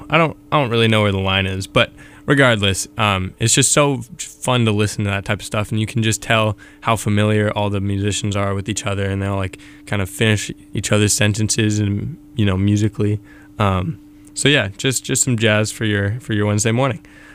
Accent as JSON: {"language": "English", "town": "Berkeley", "region": "California", "country": "United States", "tie": "born or raised there", "said": "some jazz from Berkeley, no less, which is my hometown."}